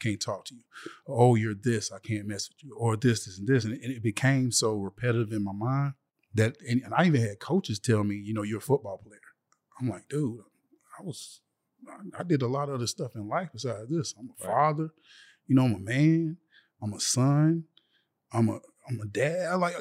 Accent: Timbersville, South Carolina, United States; I came from Timbersville, South Carolina. Like, literally nobody ever from Timbersville, South Carolina made it to the league.

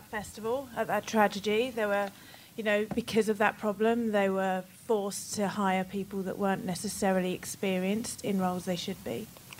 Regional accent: United Kingdom; now in Los Angeles, United States; because I'm British, we do things the best way there.

